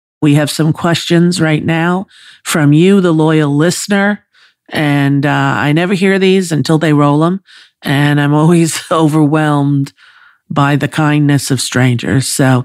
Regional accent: Long Island, New York, United States; You know, I was raised on Long Island, and I knew Susan Lucci lived on Long Island.

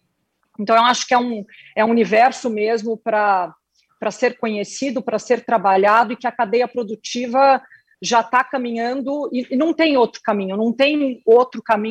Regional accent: São Paulo, Brazil; moved away as an adult; now in Mato Grosso, Brazil; Desde quando eu saí de São Paulo, eu sou de São Paulo, minha família está ligada aí no agronegócio, mas eu assumi essa fazenda que eu estou agora, no Mato Grosso

